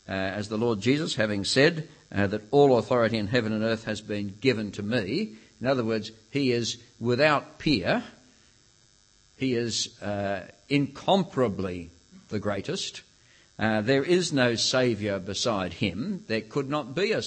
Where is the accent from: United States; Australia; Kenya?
Australia; It's not as though we're Australian and that's all there is to it.